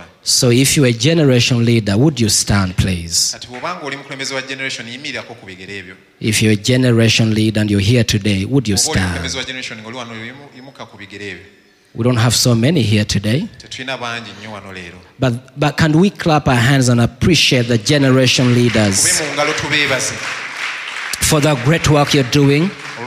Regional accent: Kampala, Central Region, Uganda; I don't come from Sweden. I come from Uganda.

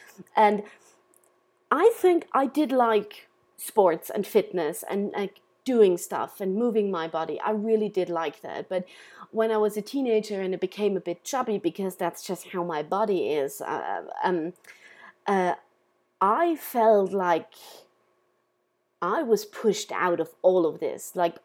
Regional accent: Austria; English is a second language; and I'm from Austria.

